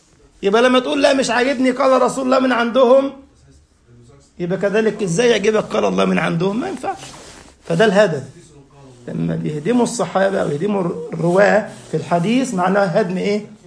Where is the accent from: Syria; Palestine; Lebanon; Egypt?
Egypt; شحرور والتاني اسمه ميزو عندنا في مصر، ميزو، شيخ ميزو.